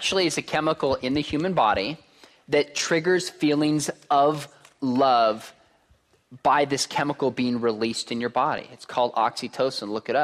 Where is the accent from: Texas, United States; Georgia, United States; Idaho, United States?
Texas, United States; Richardson; born there; Must be a Texas thing. I was born in Texas. Dallas, Richardson, baby.